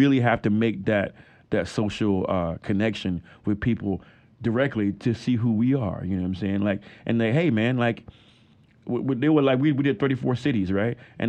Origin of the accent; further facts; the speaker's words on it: Chapel Hill, North Carolina, United States; I mean, we grew up here in Chapel Hill music scene.